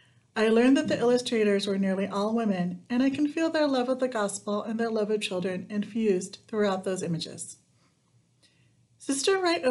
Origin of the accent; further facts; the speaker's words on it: Philippines; testimony of a young child in the Philippines, another meaningful personal reference for us that it is my home country